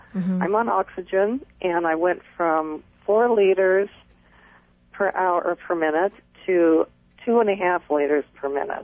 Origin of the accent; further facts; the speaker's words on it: California, United States; Okay, I'm from California, and mm-hmm. I've lived here my whole life